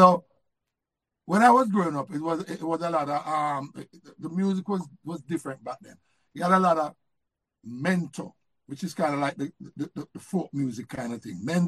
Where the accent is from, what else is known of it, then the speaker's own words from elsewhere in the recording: Jamaica; growing up in Jamaica, back in those days, there's a lot of things you could get into.